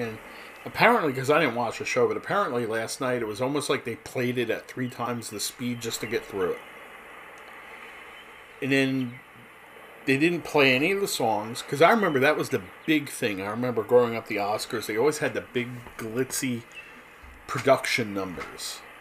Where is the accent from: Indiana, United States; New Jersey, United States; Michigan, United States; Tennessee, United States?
New Jersey, United States; I was a big seafood person growing up in New Jersey because I grew up on the ocean.